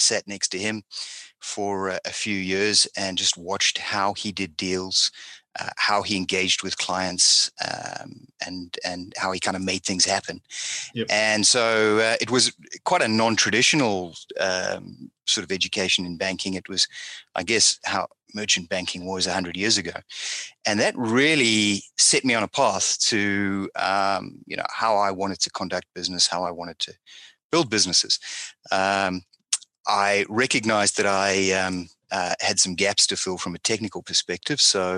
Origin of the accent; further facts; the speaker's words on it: Cape Town, Western Cape, South Africa; also born or lived in Zimbabwe; Zimbabwe, my family moved down to South Africa. So we kind of moved out of the gold business, and I grew up in Cape Town